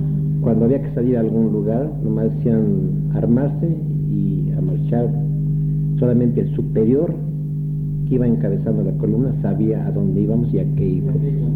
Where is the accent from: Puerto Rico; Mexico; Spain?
Mexico; Mexico City; Pero sí lloré en esa vez cuando yo salí del Distrito Federal, mi tierra natal.